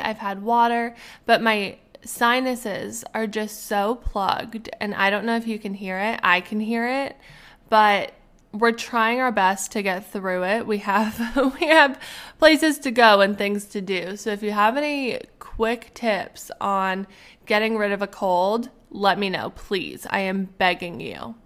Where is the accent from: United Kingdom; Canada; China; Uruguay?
Canada; Alberta; moved away as an adult; also born or lived in Arizona; now in Pittsburgh, United States; When I was 20 years old, I think, I moved from Alberta, Canada. I moved to Arizona to go to school. I did my undergraduate there. And then recently, I just moved to Pittsburgh in August, and I'm currently living here